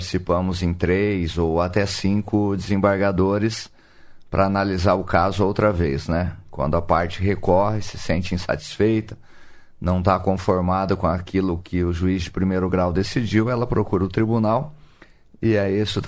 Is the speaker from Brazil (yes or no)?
yes; Umuarama, Paraná, Brazil; born there; also born or lived in Alto Piquiri; Sou paranaense de Umuarama. Como se diz, fui para Umuarama só para nascer, porque lá tinha hospital, né? Os meus pais, na época, moravam num pequeno distrito de Alto Piquiri chamado Paulistânia, mas é a terra da minha origem, da qual eu me orgulho muito